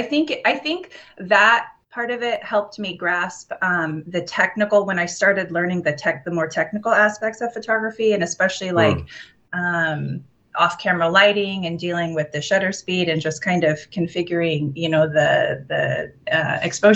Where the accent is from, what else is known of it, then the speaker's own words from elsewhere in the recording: Vail, Oregon, United States; So I actually grew up in Oregon, but I grew up on the other side of the state in a tiny little farming town called Vail.